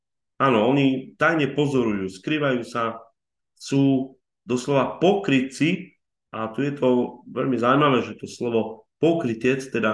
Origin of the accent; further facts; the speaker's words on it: eastern Slovakia, Slovakia; U nás na východe zažívame niekedy farári niečo podobné